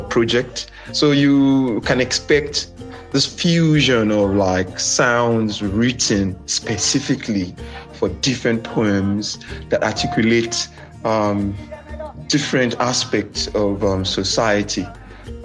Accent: Nigeria; now in Cape Town, South Africa; I'm good with that. I'm Nigerian, studying for a postgraduate degree in music at University of Cape Town.

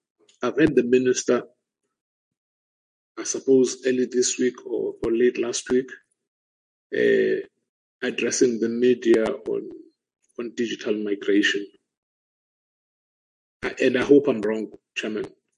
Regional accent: Alice, Eastern Cape, South Africa; Every time I drive past the post office in Butterworth, Dukwa, and in Alice, my hometown, as early as 6 o'clock

